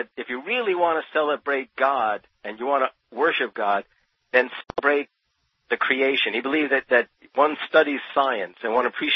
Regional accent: New Jersey, United States; especially because I grew up in New Jersey, and I think I have a sense of what … is about.

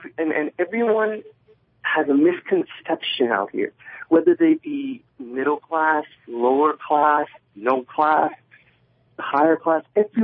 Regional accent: Burbank, California, United States; now in Phoenix, United States; I moved out here to Phoenix about a year ago

